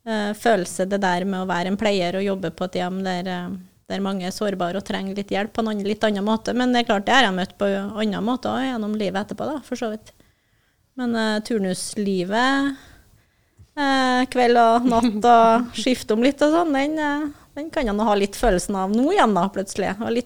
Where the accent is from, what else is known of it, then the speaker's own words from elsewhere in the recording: Trøndelag, Norway; Da var jeg på Namsos da, noen mil unna der jeg kommer ifra.